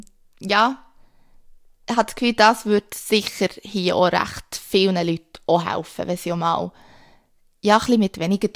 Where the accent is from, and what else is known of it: Switzerland